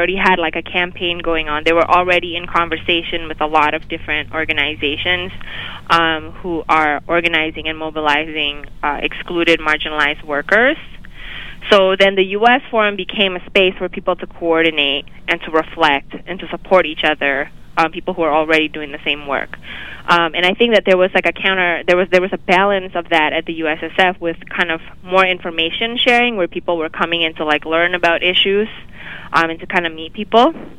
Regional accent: Canada; as a Canadian, as someone from Canada

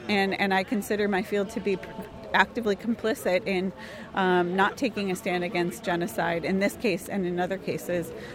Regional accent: Wisconsin, United States; So I'm Italian and Irish American, ethnically, but I'm from Wisconsin, and I am a marriage and family therapist by training.

